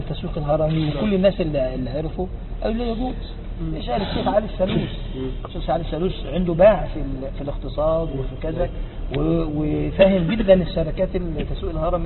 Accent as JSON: {"language": "Arabic", "country": "Egypt"}